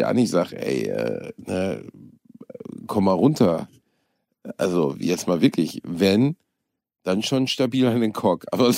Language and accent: German; Gelsenkirchen, North Rhine-Westphalia, Germany; Da haben wir doch Bratwurst und Baklava in Gelsenkirchen, meiner Heimatstadt, gespielt.